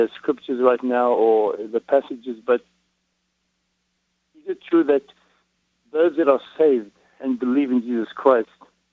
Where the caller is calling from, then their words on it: Toronto, Ontario, Canada; I'm calling from Ontario, Toronto.